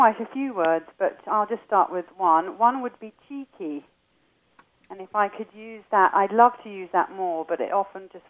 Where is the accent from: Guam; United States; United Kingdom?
United Kingdom; England; moved away; I am from England. And I've been here for 10 years